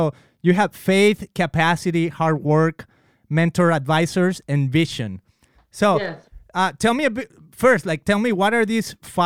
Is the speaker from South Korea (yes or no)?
no; Guadalajara, Jalisco, Mexico; I'm from Mexico. I'm from Guadalajara. And I've only been to Mexico and the United States